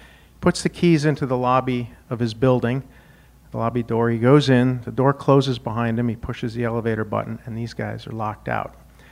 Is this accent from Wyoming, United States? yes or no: yes; Wyoming, United States; Now, I grew up in Wyoming, learned how to fight. Then I went to school at Notre Dame.